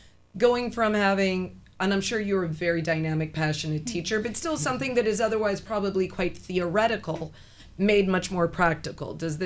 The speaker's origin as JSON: {"language": "English", "town": "Eleuthera", "country": "Bahamas", "tie": "born or raised there", "said": "I was born and raised in Eleuthera, right? So I was very lucky."}